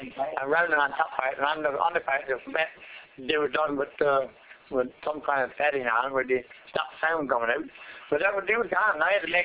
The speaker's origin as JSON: {"language": "English", "town": "Carbonear", "region": "Newfoundland and Labrador", "country": "Canada", "said": "I come from Carbonera."}